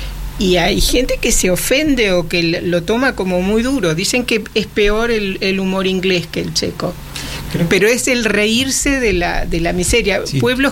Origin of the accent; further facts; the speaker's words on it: Argentina; born there; yo nací en Argentina, de padres checos